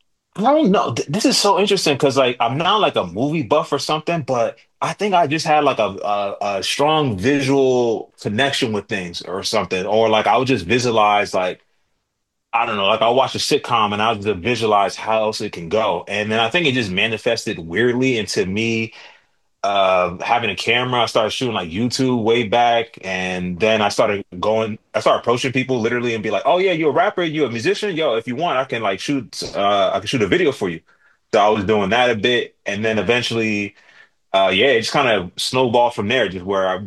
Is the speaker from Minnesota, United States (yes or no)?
no; New Jersey, United States; also born or lived in New York City; now in Brooklyn, United States; Yeah, it's originally from New Jersey, and then lived in New York City for a while before moving out here to Brooklyn.